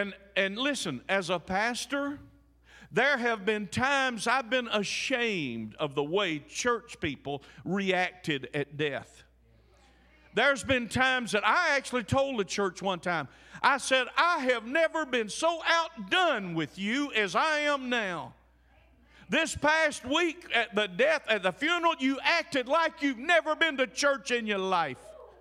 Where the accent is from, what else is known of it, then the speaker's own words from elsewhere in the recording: Mississippi, United States; not far from where I grew up in Mississippi, over in Macomb, Mississippi.